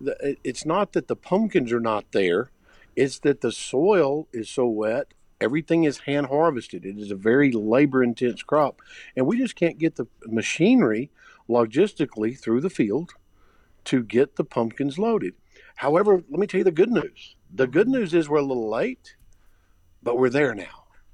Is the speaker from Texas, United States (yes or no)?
yes; Texas, United States; We're from the South, and we call a lot of people pumpkin.